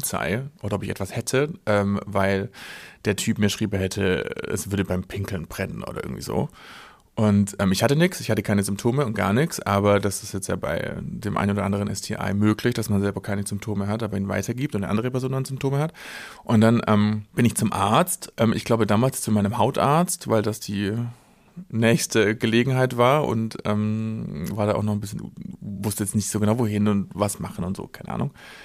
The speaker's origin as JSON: {"language": "German", "town": "Stuttgart", "region": "Baden-Württemberg", "country": "Germany", "said": "ich bin auch aus Stuttgart und auch schwul und auch in der Szene unterwegs."}